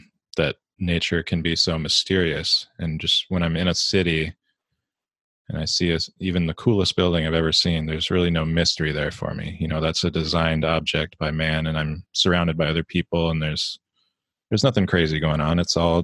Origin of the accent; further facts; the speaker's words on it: Midwest, United States; because I grew up in the Midwest and I didn't really see much other than cornfields.